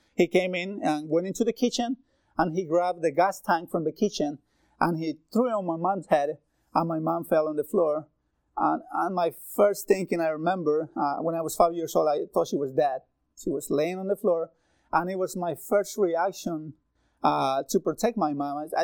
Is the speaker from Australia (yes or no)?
no; Bolivia; I grew up in Bolivia